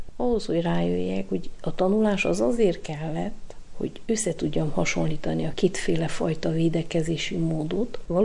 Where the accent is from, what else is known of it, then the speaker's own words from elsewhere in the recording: Mihai Viteazu, Cluj County, Romania; now in Odorheiu Secuiesc, Romania; Egy csodálatos 4 gyermekes családban nevelkedtem, az Aranyos Széki Alsó-Felső Szent Mihály nevű községbe.